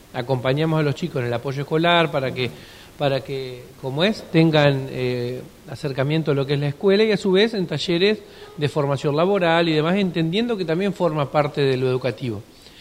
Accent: Argentina; Mi barrio natal es el de Suburbio Sur.

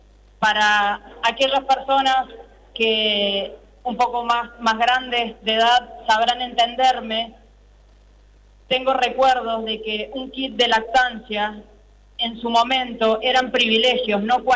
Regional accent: Argentina; algo que nos desgasta como argentinos y como argentinas.

